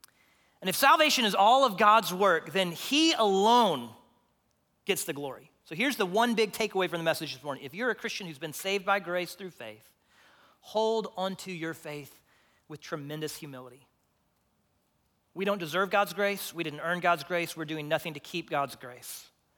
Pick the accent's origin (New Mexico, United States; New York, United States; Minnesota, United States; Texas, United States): Texas, United States; Houston; That was the way I was growing up. I grew up in Houston.